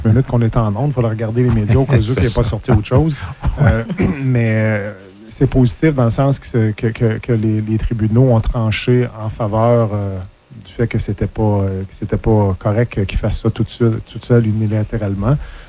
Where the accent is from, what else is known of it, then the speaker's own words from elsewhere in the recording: Canada; on veut qu'eux investissent dans le domaine de l'automobile chez nous, au Canada.